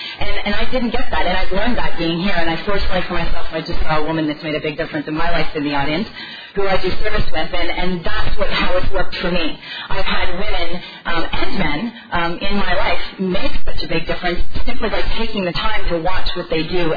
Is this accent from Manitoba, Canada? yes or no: no; Stratford, Ontario, Canada; I grew up in Stratford, Ontario.